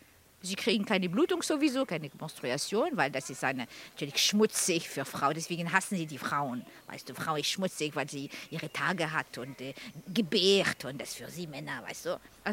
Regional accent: Algeria; now in Hamburg, Germany; Ich komme aus Algerien.

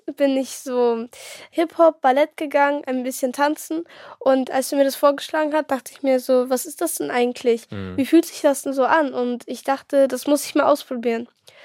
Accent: Lower Saxony, Germany; Aus Niedersachsen, genauer aus Nöfimsdorf.

